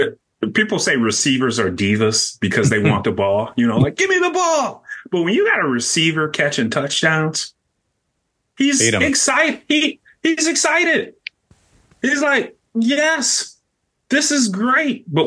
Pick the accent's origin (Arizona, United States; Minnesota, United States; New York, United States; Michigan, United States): Michigan, United States; Detroit; born and raised on the east side of Detroit. Yeah. So I'm from the Motor City, and I'm very proud about it.